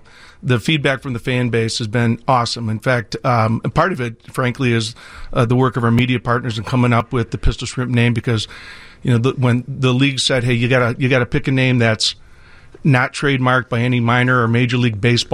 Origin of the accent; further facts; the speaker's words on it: Michigan, United States; I grew up loving baseball. I grew up in Michigan.